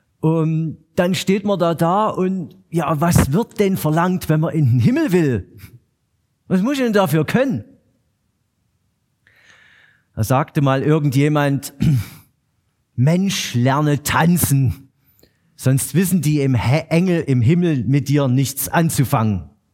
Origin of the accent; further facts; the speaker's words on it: Saxony, Germany; Ich stamme aus der Nähe von Chemnitz und offensichtlich ließ es sich nicht verleugnen, dass ich kein Ur-Markneukirchner war.